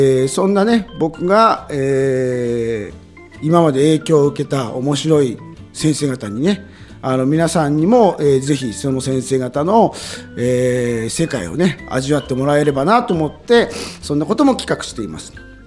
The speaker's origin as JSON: {"language": "Japanese", "region": "Fukushima", "country": "Japan", "said": "僕は福島県の出身なので"}